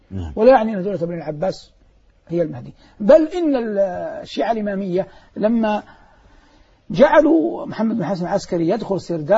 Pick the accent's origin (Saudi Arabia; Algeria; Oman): Saudi Arabia; Hejaz; يوجد عندنا في الحجاز كثير العتر